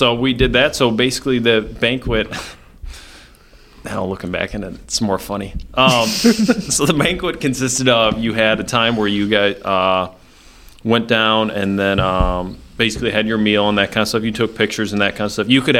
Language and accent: English; Monroe, Michigan, United States; now in Winona Lake, United States; So I born and raised in Monroe, Michigan. Lived there my whole life up until I moved out here to Winona Lake, Indiana. So I'm from Monroe, Michigan. So about 40 minutes south of Detroit.